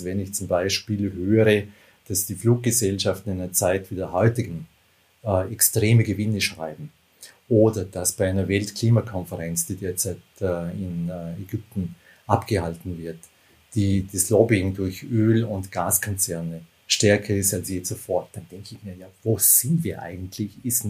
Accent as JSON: {"language": "German", "region": "Vorarlberg", "country": "Austria", "tie": "born or raised there", "said": "Ich bin im Bregenzerwald aufgewachsen und kenne natürlich die Berge aus dem Bregenzerwald, aber ansonsten bin ich eher vielleicht ein Stadtmensch."}